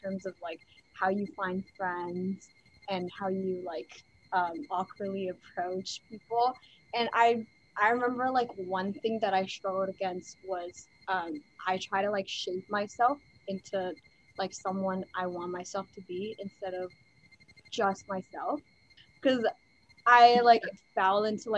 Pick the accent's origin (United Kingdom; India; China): China; English is a second language; now in United States; Because when I was raised in China, I used to always be the mainstream person. And like, I was never like an outcast. So all of a sudden, when I came to America